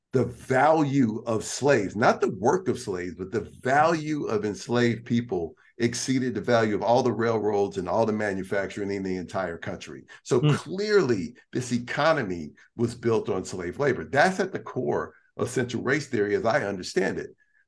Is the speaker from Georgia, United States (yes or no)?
yes; Atlanta, Georgia, United States; because I'm from Atlanta originally also.